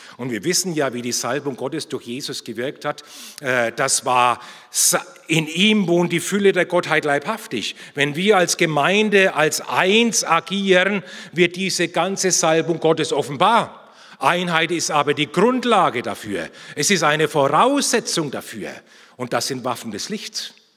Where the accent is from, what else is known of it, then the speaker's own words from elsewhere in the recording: Bavaria, Germany; Ich komme mal aus Bayern, da werden Brotzeiten eingepackt.